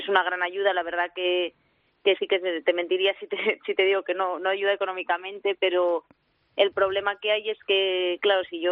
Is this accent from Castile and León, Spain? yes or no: yes; Palencia, Castile and León, Spain; yo soy de Palencia